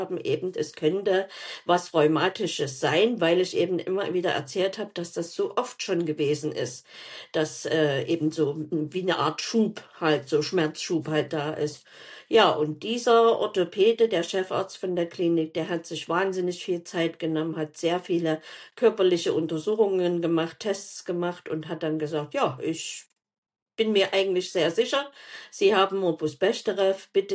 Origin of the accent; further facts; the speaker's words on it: Leipzig, Saxony, Germany; born there; Ich bin also gebürtige Leipzigerin, wohne jetzt in einem Vorort und da ist es etwas ruhiger und das auch schon, ich glaube, 15 Jahre.